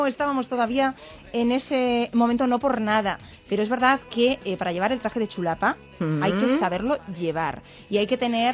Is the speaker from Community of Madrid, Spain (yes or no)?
yes; Madrid, Community of Madrid, Spain; born there; now in Villaviciosa de Odón, Spain; A ver, yo nací en Madrid.